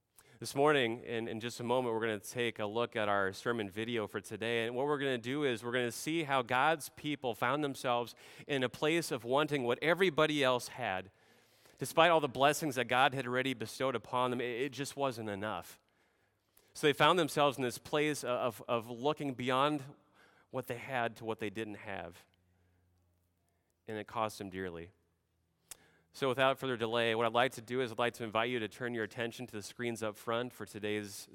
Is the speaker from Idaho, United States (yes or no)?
no; Nebraska, United States; We come from Richmond, Virginia. Before that, I personally came from Nebraska. And growing up in Nebraska, I have to share with you, on a family farm